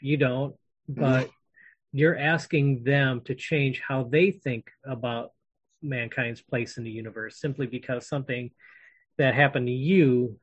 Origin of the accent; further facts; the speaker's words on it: Sterling Heights, Michigan, United States; I grew up in Sterling Heights, and her experiences were all in Sterling Heights.